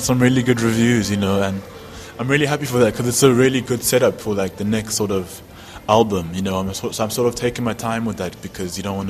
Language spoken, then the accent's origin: English; South Africa; also born or lived in Congo / Belgium; Growing up in South Africa and even in, you know, I guess Congo and Belgium, I guess too, all these sort of different types of inspirations, I wasn't thinking about the West or, like, you know, Europe or Africa.